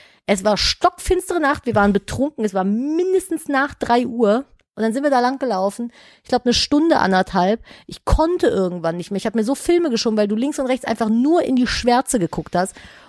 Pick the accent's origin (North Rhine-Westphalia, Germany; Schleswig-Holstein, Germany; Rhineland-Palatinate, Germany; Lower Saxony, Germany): North Rhine-Westphalia, Germany; Cologne; Ich bin ja in Köln groß geworden.